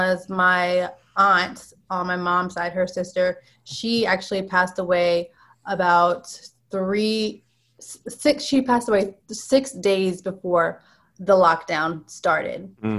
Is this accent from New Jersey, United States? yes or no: yes; New Jersey, United States; I'm originally from New Jersey, but throughout the years, we've all kind of gone to our separate states, I guess you could say.